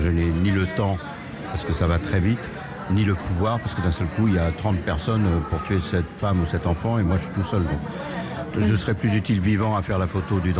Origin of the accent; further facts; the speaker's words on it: France; Moi, je suis français, je viens de France.